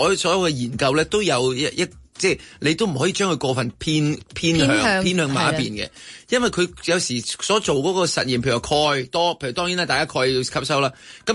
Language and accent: Cantonese; China; 外国人同我哋中国人又唔同喎